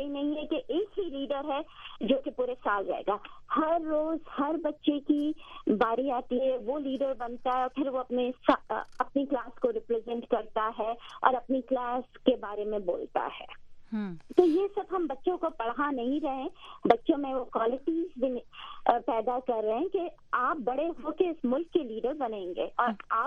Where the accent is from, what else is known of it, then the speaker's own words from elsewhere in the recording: Karachi, Sindh, Pakistan; میرا تعلق کیونکہ کراچی میں سے ہے